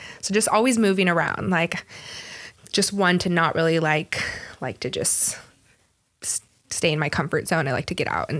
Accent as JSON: {"language": "English", "town": "Santa Clarita", "region": "California", "country": "United States", "tie": "born or raised there", "said": "I grew up in Santa Clarita, California, just down in the valley."}